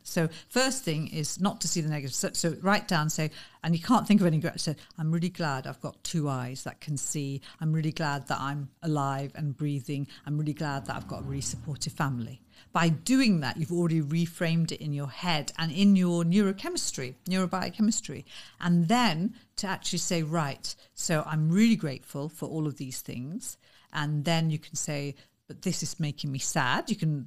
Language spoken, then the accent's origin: English; United Kingdom; because I'm Indian as well as British, because I was born and bred here